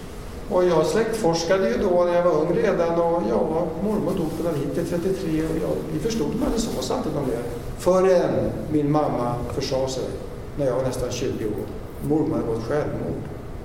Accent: Stockholm County, Sweden; jag var uppvuxen utanför Stockholm där mina föräldrar bodde då.

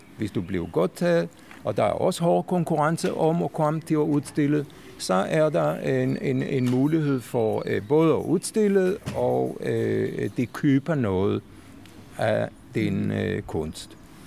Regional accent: Jerusalem, Jerusalem District, Israel; Danish is a second language; jeg er født i Jerusalem, opvokset i Jerusalem, har uddannelse fra Bezalel Akademi, Kunstakademi i Jerusalem

